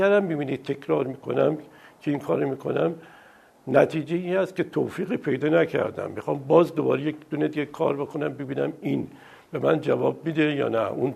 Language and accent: Persian; Shiraz, Fars, Iran; also born or lived in Tehran; من سال 1315 تو شیراز متولد شدم. دوران دبستان دبیرستانم توی شیراز بود و بعد برای دانشکده هنرهای زیبا اومدم تهران